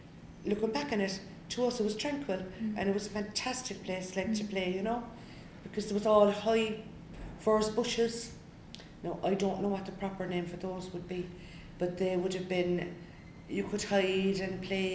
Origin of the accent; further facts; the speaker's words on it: Blackpool, North West England, United Kingdom; When I was growing up in Blackpool